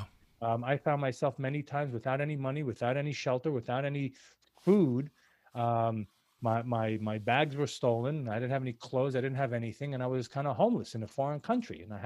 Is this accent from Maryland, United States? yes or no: no; New York City, New York, United States; now in Florida, United States; Born and raised in New York City, don't want to go back there.